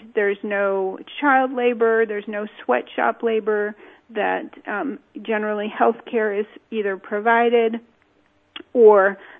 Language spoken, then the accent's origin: English; Los Angeles, California, United States; I just here from California, so I'm used to from Los Angeles, actually, so I'm used to the really warm weather.